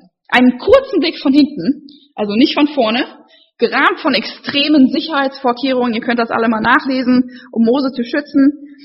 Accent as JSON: {"language": "German", "town": "Düsseldorf", "region": "North Rhine-Westphalia", "country": "Germany", "tie": "born there", "also_born_or_lived": "United States", "said": "Bin 31, gebürtige Düsseldorferin."}